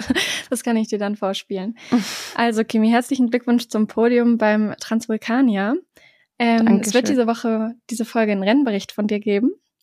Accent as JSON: {"language": "German", "town": "Duderstadt", "region": "Lower Saxony", "country": "Germany", "said": "Also bei uns zu Hause in Duderstadt war auch wunderschönes Wetter"}